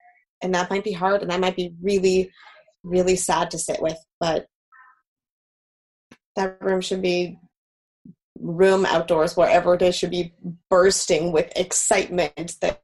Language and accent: English; West Coast, United States; I grew up on the West Coast, and sunset over the ocean is still one of my favorite things.